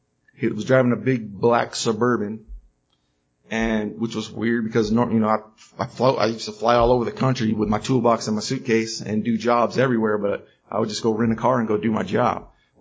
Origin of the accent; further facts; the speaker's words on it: United States; He was explaining to me that I'm American, so everyone's going to expect me to have money.